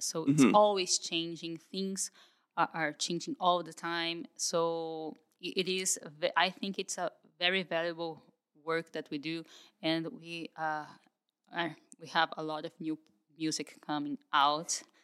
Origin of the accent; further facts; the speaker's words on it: São Paulo, Brazil; I lived in Brazil in the 70s in Campinas, and I was, Campinas is near my hometown. I have family in Campinas.